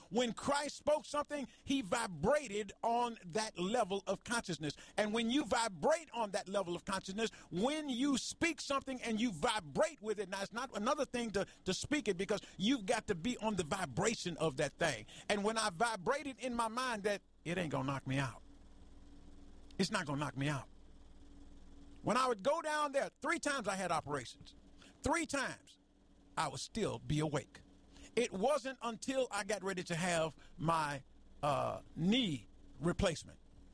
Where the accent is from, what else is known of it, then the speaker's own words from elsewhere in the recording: Chicago, Illinois, United States; Chicago, God bless you. That's my hometown, Chicago.